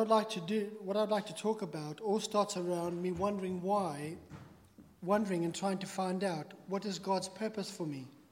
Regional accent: Zimbabwe; As you know, I was born in Zimbabwe. I grew up on a farm

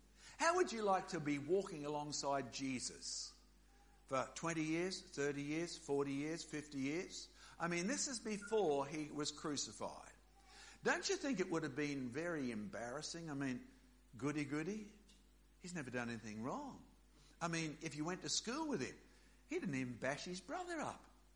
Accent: Australia; Now, I'm from Australia. My dad was from Scotland.

